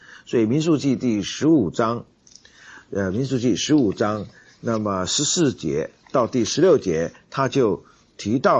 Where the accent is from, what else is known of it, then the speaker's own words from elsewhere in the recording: China; 人多应该选我们中国人的，我们中国人比埃及人多多了，论文化我们也不输他，可能比他有过之而无不及，所以为什么不选我们中国人呢？